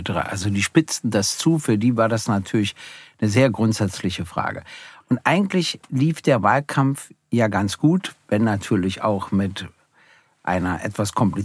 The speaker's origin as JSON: {"language": "German", "region": "Berlin", "country": "Germany", "tie": "born there", "said": "Und das ist nun mal meine Heimatstadt. Ich bin da ja 1948 geboren worden."}